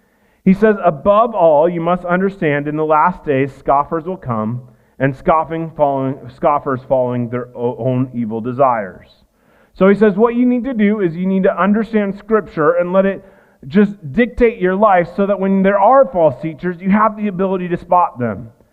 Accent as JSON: {"language": "English", "region": "Iowa", "country": "United States", "tie": "born or raised there", "said": "I grew up in Iowa. That's just barnyard language for us."}